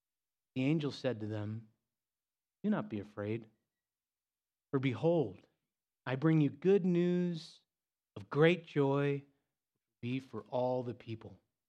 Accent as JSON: {"language": "English", "town": "Philadelphia", "region": "Pennsylvania", "country": "United States", "tie": "born or raised there", "said": "I grew up in Philadelphia, South Jersey area, wired into me, I'm always a fan of the underdog"}